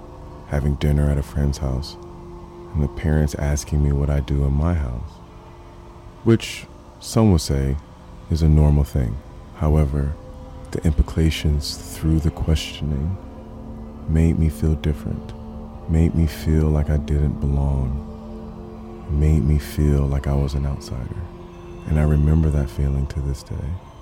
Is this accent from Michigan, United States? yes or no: yes; Detroit, Michigan, United States; I grew up in Detroit, Michigan. I lived there for 18 years. Myself, my mother, my twin brother.